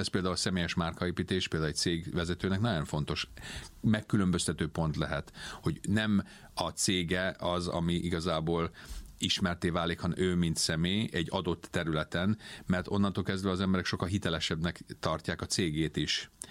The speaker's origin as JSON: {"language": "Hungarian", "country": "United States", "tie": "born or raised there", "said": "Igen, hát ugye én az Egyesült Államokban születtem, ott nőttem fel, magyar szülők gyermeke vagyok"}